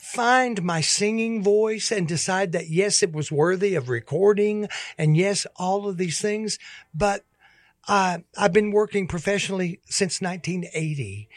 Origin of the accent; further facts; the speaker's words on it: Tennessee, United States; We wrote it about growing up in East Tennessee in the 50s and 60s.